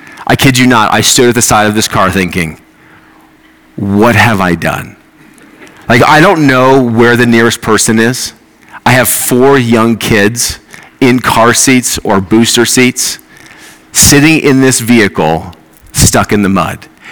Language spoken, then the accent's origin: English; Boulder, Colorado, United States; also born or lived in Southern California; I grew up in Boulder, and then I went to the University of Colorado.